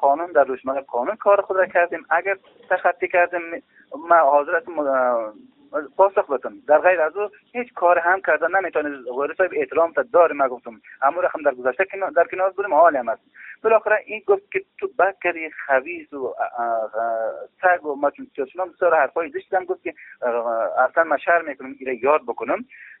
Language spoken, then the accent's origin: Persian; Faryab, Afghanistan; born there; چون ما در فاریاب زاده شدیم، مردم فاریاب ما را دوست دارم